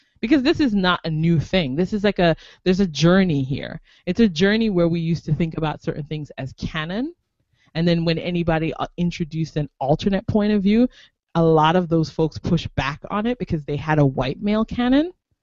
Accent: Jamaica; I'm Jamaican

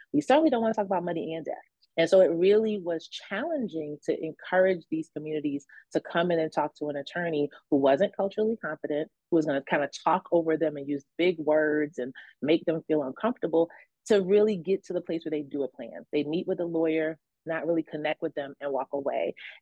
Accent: Brooklyn, New York, United States; I grew up in Brooklyn, in a pretty rough neighborhood full of immigrants

